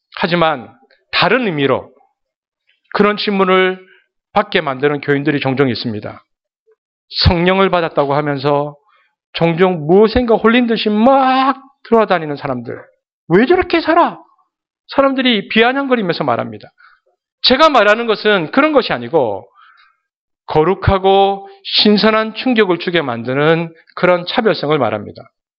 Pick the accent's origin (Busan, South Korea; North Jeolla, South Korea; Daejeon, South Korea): Busan, South Korea; 저 경상, 동대신동에서 자랐다고 했는데, 저 경상도 사람인데, 제 말이 표준 말처럼 들립니까?